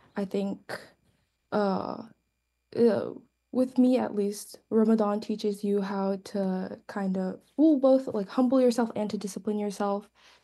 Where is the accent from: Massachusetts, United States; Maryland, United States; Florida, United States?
Maryland, United States; so I'm originally from Maryland, and all my family's over there.